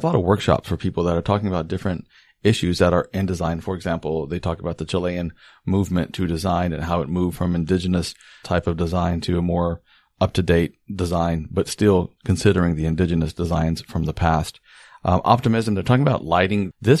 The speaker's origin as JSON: {"language": "English", "country": "United States", "moved": "yes", "lives_now": "Spain", "said": "But as an American living abroad, this is always fascinating for me to see it be the National Day of España"}